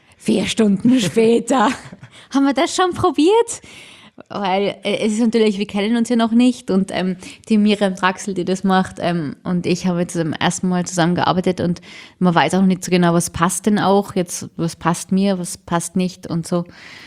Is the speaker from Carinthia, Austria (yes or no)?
no; Tyrol, Austria; now in London, United Kingdom; Weil ich komm aus Tirol und habe viel Land um mich und jetzt lebe in London und das ist Großstadt und ich liebe beides.